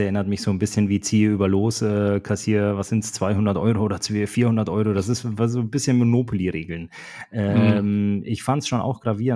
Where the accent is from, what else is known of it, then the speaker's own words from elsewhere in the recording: Düsseldorf, North Rhine-Westphalia, Germany; du cruister als Düsseldorfer ein bisschen rum